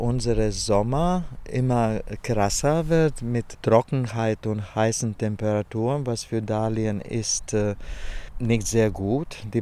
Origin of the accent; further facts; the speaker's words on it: Latvia; born there; German is a second language; das ist der Ort, wo ich geboren bin im Lettland.